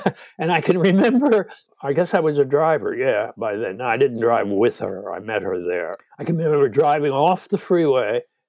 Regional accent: New York, United States; And I didn't know how to drive as a New Yorker.

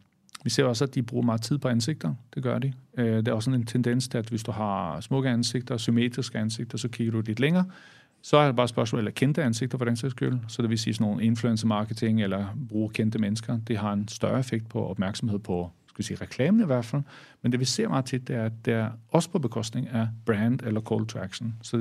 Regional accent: Norway; now in Denmark; internationalt eller her i Danmark, eller også i Norge, hvor jeg kommer fra

